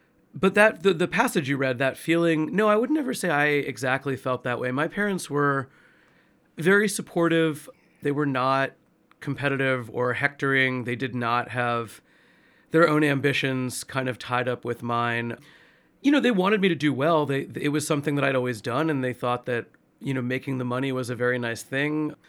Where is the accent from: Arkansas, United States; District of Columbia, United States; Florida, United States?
Florida, United States; North Miami Beach; born there; I was born in North Miami Beach, you know, part of South Florida